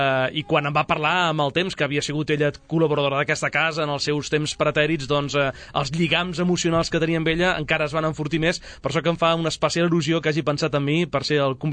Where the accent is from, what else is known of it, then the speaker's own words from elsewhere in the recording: Sabadell, Catalonia, Spain; Vaig néixer al març de l'any 1971. Vaig tenir una infantesa extremadament plàcida i feliç, al barri de Gràcia.